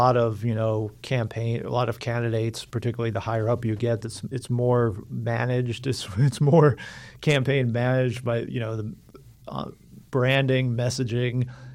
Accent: New York, United States; also born or lived in Newburgh, New York; I grew up in Orange County, New York, which was – I was born in Newburgh, and then I went to Cornwall High School.

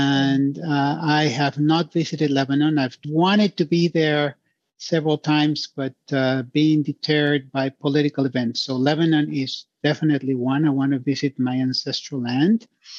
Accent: Mexico; I came from Mexico originally. And in Mexico at the time when I was growing up, the president was omnipotent.

